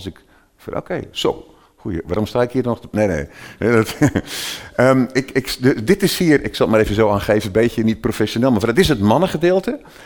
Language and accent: Dutch; Blaricum, North Holland, Netherlands; ik kom uit Blaricum. Het is altijd een risico als je dat zegt, dat je uit Blaricum komt. Zeggen mensen, dat is de duurste plek van heel Nederland. Is dat klopt? En daar woon ik.